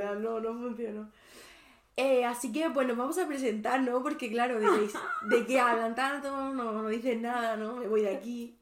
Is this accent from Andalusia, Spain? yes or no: no; Murcia, Region of Murcia, Spain; Pues nada, somos las tres de Murcia, estamos en Cabezo de Torres ahora mismo.